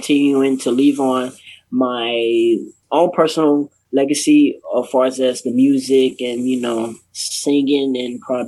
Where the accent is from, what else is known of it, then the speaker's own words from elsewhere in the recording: Gary, Indiana, United States; also born or lived in Chicago; I was born in Chicago. I grew up in Gary, Indiana.